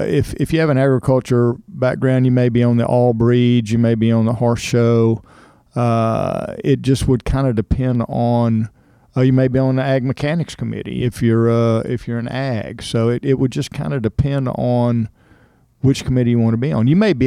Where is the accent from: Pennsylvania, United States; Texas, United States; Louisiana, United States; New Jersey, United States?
Texas, United States; Cypress; I grew up in Cypress, Texas, so it was fairly rural. So I've been around horses and cattle all my life.